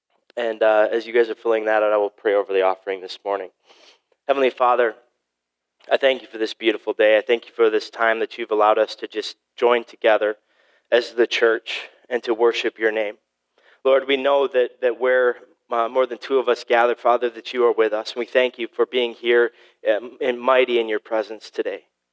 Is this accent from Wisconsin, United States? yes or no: yes; Wisconsin, United States; I'm born and raised in Wisconsin. I don't think I've ever lived outside of this state for more than a month at a time